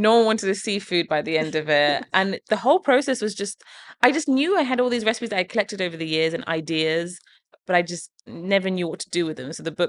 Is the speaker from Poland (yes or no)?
no; England, United Kingdom; even some of the recipes that I have from growing up in England are in there.